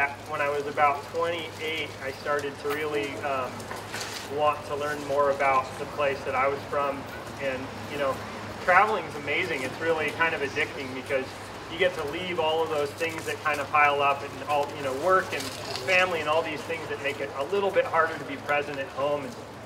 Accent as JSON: {"language": "English", "town": "Ojai", "region": "California", "country": "United States", "tie": "born or raised there", "said": "We grew up in Ojai, California, so it's not that far away from the industry."}